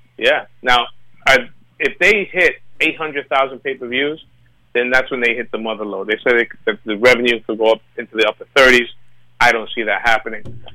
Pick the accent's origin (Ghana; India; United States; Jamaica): Jamaica; You know, I'm Jamaican, you know, so that tells you all you need to know about Errol Spence.